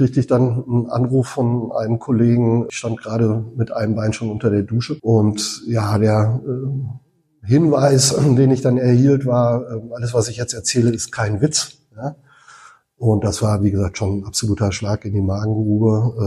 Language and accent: German; Münster, North Rhine-Westphalia, Germany; now in Ingolstadt, Germany; ich war am Tag vorher in Münster, meiner alten Heimat